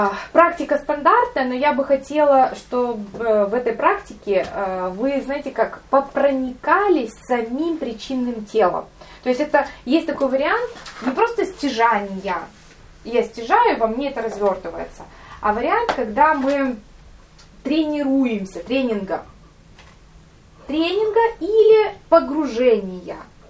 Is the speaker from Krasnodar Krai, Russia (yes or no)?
no; Kaliningrad, Kaliningrad Oblast, Russia; Нет, мы помним, что мы из Калининграда, и что мы в Калининграде.